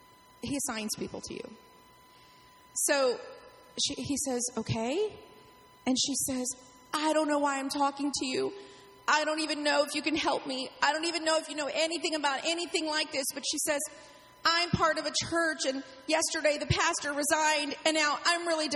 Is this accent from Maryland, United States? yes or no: yes; Baltimore, Maryland, United States; I am originally from Baltimore.